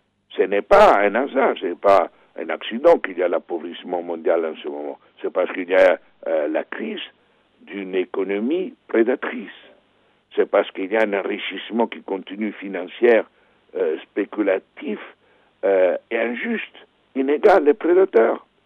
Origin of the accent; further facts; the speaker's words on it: Italy; now in Belgium; moi je suis italien et je reste toujours lié à mon pays, même si j'habite depuis plus de 40 ans ailleurs, notamment en Belgique.